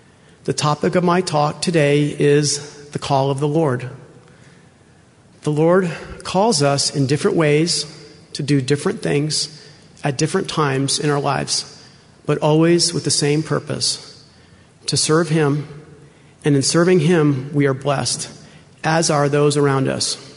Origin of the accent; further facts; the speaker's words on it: Rhode Island, United States; I'm originally from Rhode Island. I joined the church as a graduate student in Logan, Utah.